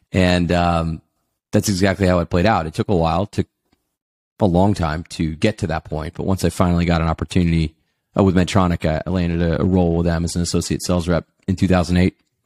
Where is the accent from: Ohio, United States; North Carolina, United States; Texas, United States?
Texas, United States; Dallas; born and raised in Dallas, Texas.